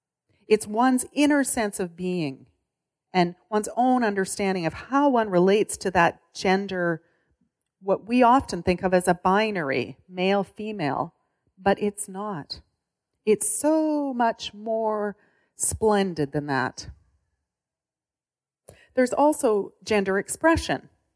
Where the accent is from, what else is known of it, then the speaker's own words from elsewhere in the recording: Saskatoon, Saskatchewan, Canada; was growing up in Saskatoon, I was what you call a tomboy